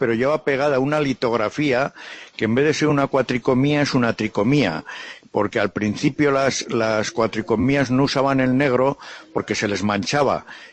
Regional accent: Argentina; yo también soy de República Argentina.

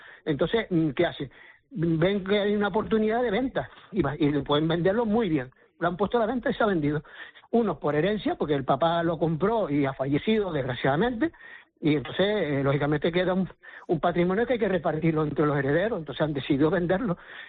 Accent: Canary Islands, Spain; Por muy canario que yo sea, que yo soy más canario que nadie.

